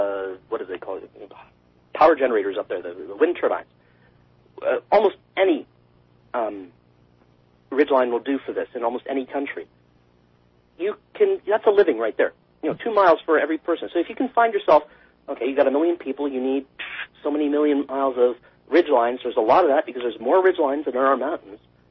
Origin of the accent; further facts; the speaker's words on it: Canada; as a Canadian, I can't tell you what the hell to do. It's your country.